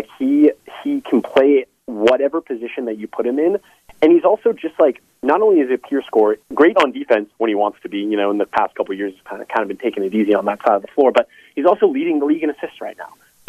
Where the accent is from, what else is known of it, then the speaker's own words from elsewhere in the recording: San Diego, California, United States; And growing up in San Diego, we didn't have a basketball team, so we just attached ourselves to the Lakers.